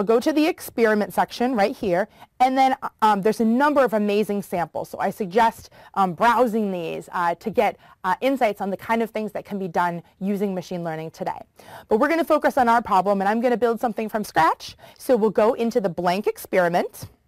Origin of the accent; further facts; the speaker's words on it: Detroit, Michigan, United States; Think about the difference of prices in houses of my hometown of Detroit versus something like Silicon Valley